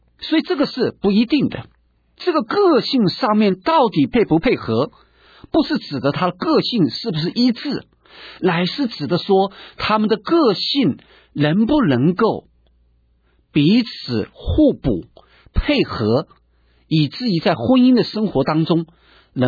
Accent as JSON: {"language": "Chinese", "country": "China", "said": "但是我们中国人的家庭里面，我们不要忘记"}